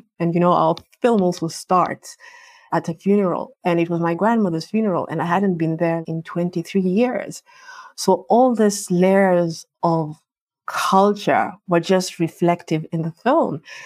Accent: Nairobi, Kenya; because I have been born and raised in Nairobi. And my dad comes from Western Kenya. My mother also comes from Western Kenya. My dad comes from Kakamega. My mom comes from Kitale.

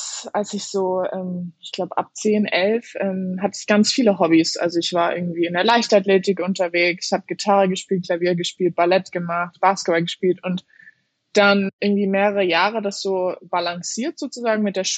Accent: Landsberg am Lech, Bavaria, Germany; Das ist meine Geburtsstadt, ja.

